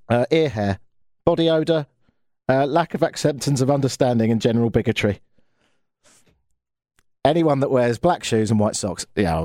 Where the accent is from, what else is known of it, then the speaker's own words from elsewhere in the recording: Brighton, South East England, United Kingdom; if you fancy moving to my hometown of Brighton